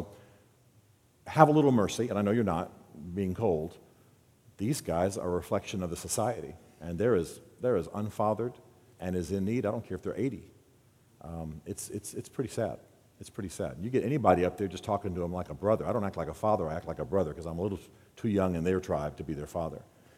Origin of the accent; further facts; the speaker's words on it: United States; the reason I joke about Indians is that I'm Native American.